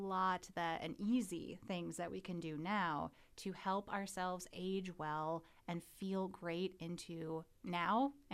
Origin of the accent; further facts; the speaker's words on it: Wisconsin, United States; also born or lived in Texas; now in Nashville, United States; So I am originally from Wisconsin.